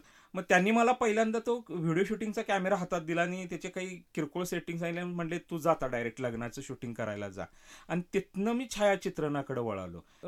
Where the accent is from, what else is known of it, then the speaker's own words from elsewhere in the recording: Sadoli Khalsa, Maharashtra, India; now in Kasaba Bawada, India; मी राहायला कसबा बावड्याला, आणि माझं गाव इथून 15 किलोमीटरवरती आहे, एक सडोली खालसा म्हणून